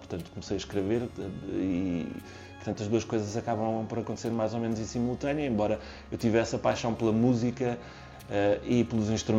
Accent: Valpaços, Vila Real, Portugal; eu fazia rádio local em Trás-os-Montes, em Valpaços, de onde sou

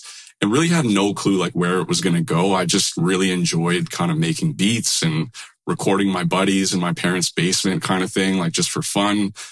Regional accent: Winnipeg, Manitoba, Canada; because I grew up in Winnipeg and I moved here like just to kind of do that 1 year of school.

